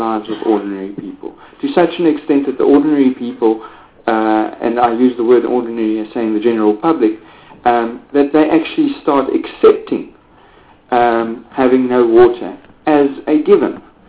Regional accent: Free State, South Africa; Honourable Chairperson, my question to the Deputy Minister now is very specific to my province. I come from the Free State.

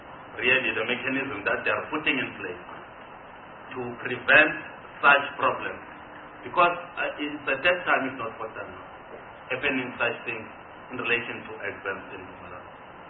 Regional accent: Mpumalanga, South Africa; I'm from Mpumalanga

